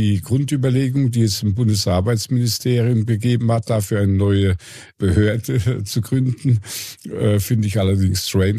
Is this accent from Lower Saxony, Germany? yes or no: no; Bavaria, Germany; als Deutsche, als Bayern